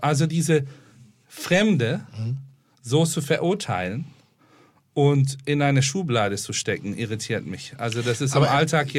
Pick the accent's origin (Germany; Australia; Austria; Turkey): Turkey; Istanbul; ich komme aus Istanbul